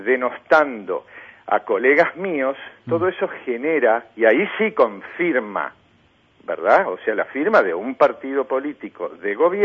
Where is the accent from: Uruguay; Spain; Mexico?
Uruguay; Como uruguayo me siento profundamente agredido por la conducta de este inadaptado social.